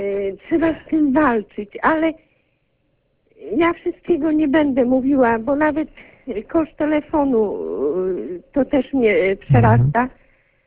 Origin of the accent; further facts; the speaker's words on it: Toruń, Kuyavian-Pomeranian Voivodeship, Poland; Przedstawiłam się, że jestem z Torunia.